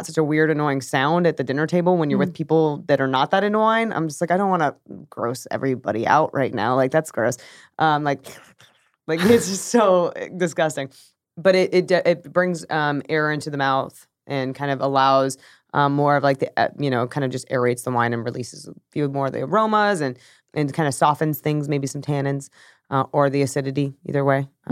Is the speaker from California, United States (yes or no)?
yes; California, United States; I didn't like grow up with a basement, so I can't. Growing up in California, I haven't been in very many basements, but I totally get.